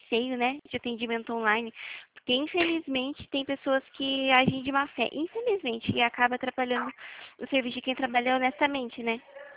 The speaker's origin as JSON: {"language": "Portuguese", "region": "São Paulo", "country": "Brazil", "said": "O meu DDD é 15, que faz pouco tempo que eu tô pra cá e eu sou do interior de São Paulo."}